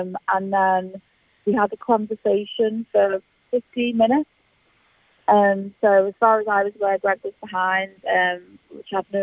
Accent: Liverpool, North West England, United Kingdom; No, I'm from Liverpool.

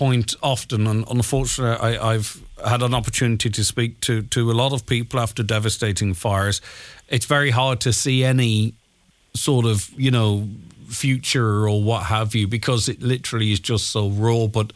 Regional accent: England, United Kingdom; We are from England, but my mum and dad were from Derry and Rathmullen, and I've been coming to see my relations in Derry and visiting Donegal since I was 8, so for almost 40-odd years.

